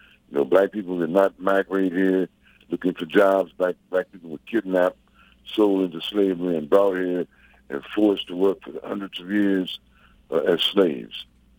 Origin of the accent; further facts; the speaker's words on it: St. Louis, Missouri, United States; also born or lived in New York; now in Chicago, United States; Well, I was born and raised in St. Louis, so I lived in St. Louis roughly from the time I was born in 1942